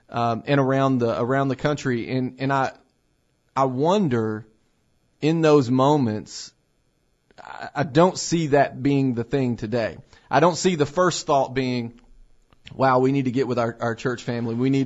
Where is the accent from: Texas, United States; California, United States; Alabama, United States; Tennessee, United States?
Tennessee, United States; I know that where I grew up in Middle Tennessee, even in that small town